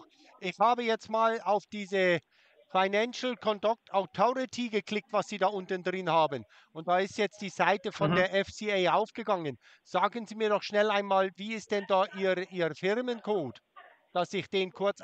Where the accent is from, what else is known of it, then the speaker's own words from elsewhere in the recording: Switzerland; ich bin ein Schweizer und ich habe leider viele Fragen